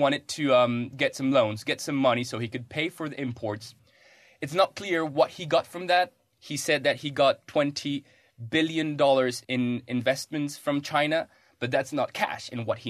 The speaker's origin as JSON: {"language": "English", "country": "Colombia", "said": "I come from Colombia, which is the nearby country"}